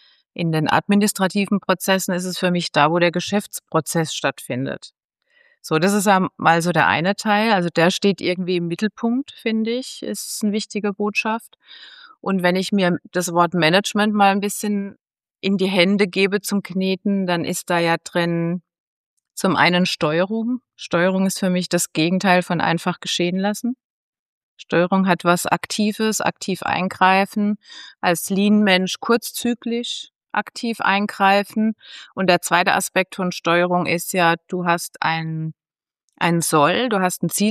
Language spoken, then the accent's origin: German; Rhineland-Palatinate, Germany; hast du schon gesagt. Ich bin ein Pfälzer Kind. Ich wohne in der Pfalz an der schönen Weinstraße.